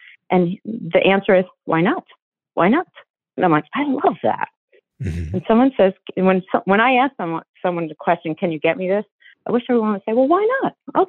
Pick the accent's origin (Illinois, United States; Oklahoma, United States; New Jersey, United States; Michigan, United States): New Jersey, United States; well, you all know I'm from Jersey. I'm a Jersey girl.